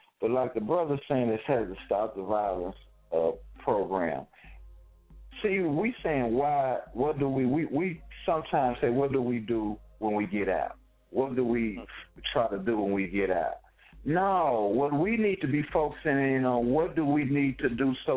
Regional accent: Dallas, Texas, United States; I'm from Dallas, raised in Highland Hills, from Oak Cliff to the southern sector of Dallas

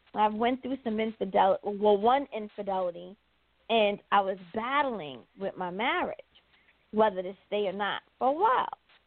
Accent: Tampa, Florida, United States; So initially, I started to chime in, hey, I'm from Tampa, and then we built that, I guess, audience level from my perspective.

